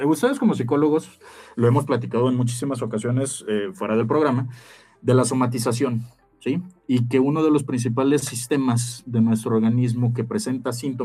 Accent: Mexico; Y nosotros como mexicanos, si tú nos estás escuchando en otro país, pues bueno, primero que nada, saludos hasta donde nos estás escuchando

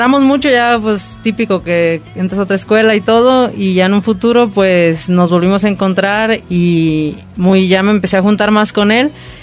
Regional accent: Ocotlán, Jalisco, Mexico; Sí, yo soy de aquí, de Ocotlán.

